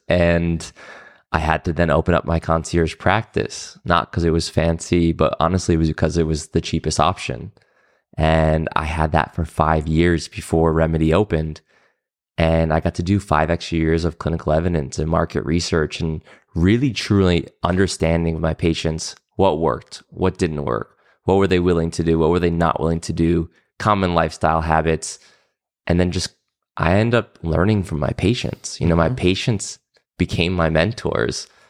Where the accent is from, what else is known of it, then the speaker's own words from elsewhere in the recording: Rhode Island, United States; moved away as an adult; now in Los Angeles, United States; I'm from Rhode Island. Okay. So I grew up in a small town over there, but moved here when I was 22.